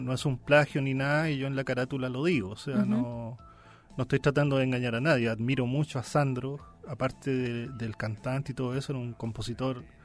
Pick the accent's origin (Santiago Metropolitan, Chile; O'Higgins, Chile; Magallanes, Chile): O'Higgins, Chile; Nancagua; cuando yo era niño, en el campo, uh-huh, yo soy de Nancagua, de provincia